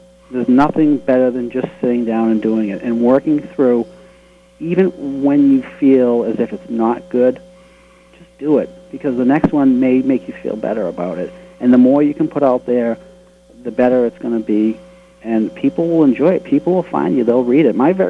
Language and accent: English; Boston, Massachusetts, United States; accent: Boston; I have, my accent's the Boston accent, which was, I try to hide it as much as I could